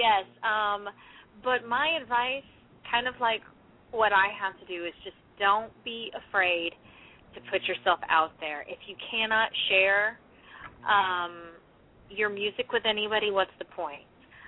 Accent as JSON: {"language": "English", "country": "Germany", "tie": "born or raised there", "said": "So I was raised in Europe, and I used to love Germany. We lived in Germany"}